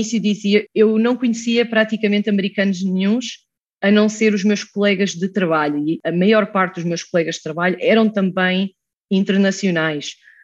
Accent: Leiria, Centre, Portugal; moved away as an adult; now in United States; crescendo em Leiria, numa família de meios médios, não sei como se diz bem, uma família humilde.

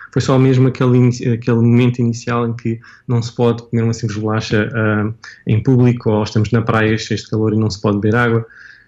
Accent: Portugal; also born or lived in England; now in Dubai, United Arab Emirates; eu venho de Portugal, que não é tão avançado, para Inglaterra

